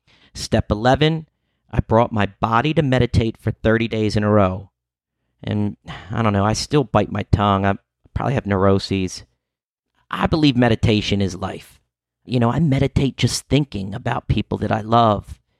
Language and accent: English; East Coast, United States; And I'm an American man on the East Coast, so my prayers take on a religious connotation.